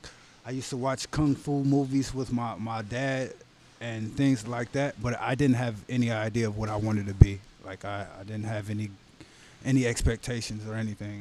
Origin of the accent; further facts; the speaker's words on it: Cleveland, Ohio, United States; I grew up on the southeast side of Cleveland, Ohio, around, like, the Kinsman area. And it was a rough neighborhood.